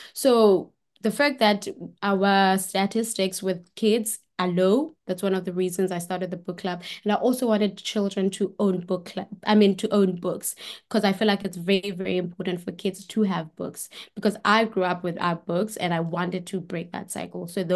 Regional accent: South Africa; Well, I'm from South Africa and I was born and raised in South Africa. I am currently working as an editorial assistant for a publishing company, and I am 29 years old, turning 30 very soon.

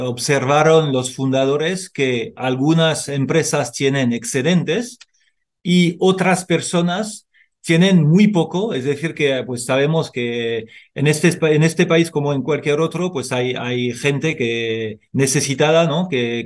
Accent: France; Spanish is a second language; now in Spain; Yo efectivamente soy francés, llevo unos 20 años aquí en España.

